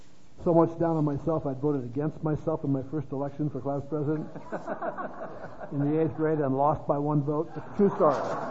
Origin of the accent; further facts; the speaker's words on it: West Coast, United States; I come from the West Coast, often termed the Left Coast.